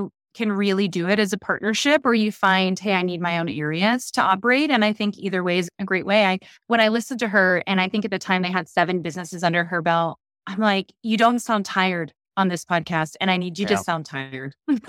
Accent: Ohio, United States; born or raised there

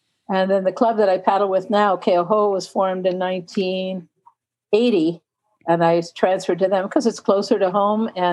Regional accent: Montreal, Quebec, Canada; moved away as an adult; now in United States; Well, I grew up in Montreal

